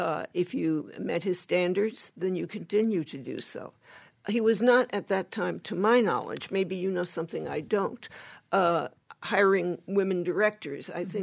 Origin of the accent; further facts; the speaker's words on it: Los Angeles, California, United States; Even though I grew up in Los Angeles and my family was acquainted with some people who worked in the industry.